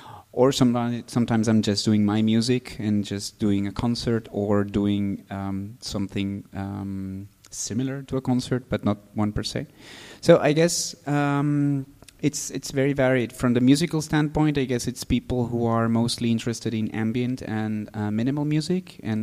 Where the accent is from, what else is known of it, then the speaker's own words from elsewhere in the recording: Maracaibo, Zulia, Venezuela; because my dad is from Croatia and my mom is Italian, so it's quite a mix. But yes, I'm from Maracaibo, which is like the second city after Caracas. Very, very, very sunny place.